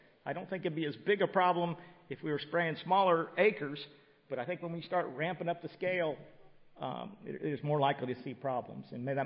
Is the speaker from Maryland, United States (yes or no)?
no; Illinois, United States; I'm from Illinois, I've seen it